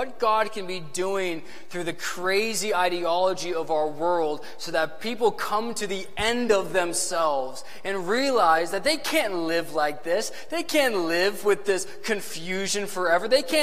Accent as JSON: {"language": "English", "country": "Canada", "said": "I'm a Canadian, so my heart is for Canada."}